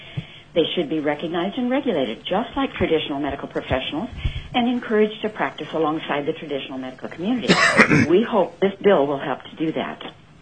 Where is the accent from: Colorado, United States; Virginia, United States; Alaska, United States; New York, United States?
Alaska, United States; Soldotna; from Soldotna, and I'm just an interested state resident.